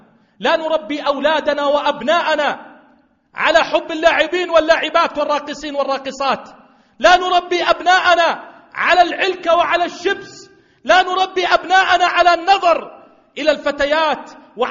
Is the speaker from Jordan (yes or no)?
yes; Jordan; اجعل بلدنا الأردن واحة للأمن والأمان